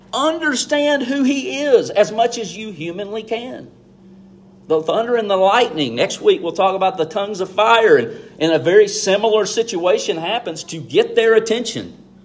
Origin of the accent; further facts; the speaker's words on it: the South, United States; I'm from the South in the Bible Belt, sitting in a Church of Christ, right?